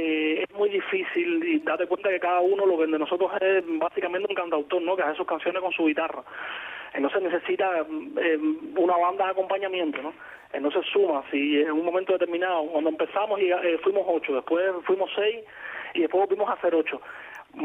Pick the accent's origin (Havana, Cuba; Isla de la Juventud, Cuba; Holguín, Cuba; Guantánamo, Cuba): Havana, Cuba; yo me crié en La Habana Vieja y todo lo que es la rumba, el cubancó, estaba muy presente.